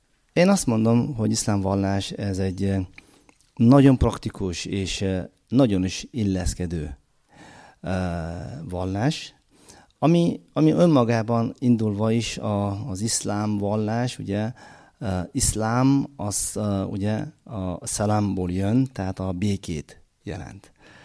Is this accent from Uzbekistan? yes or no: yes; Uzbekistan; én Üzbegisztánból jöttem közben